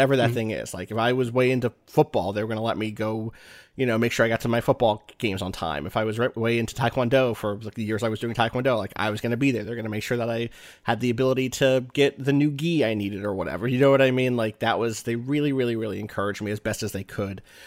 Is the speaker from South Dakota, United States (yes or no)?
no; New Jersey, United States; also born or lived in Wilkes-Barre, Pennsylvania; Grew up in Jersey, correct. You were born in Wilkes-Barre, a.k.a. Wilkes-Barre, Pennsylvania.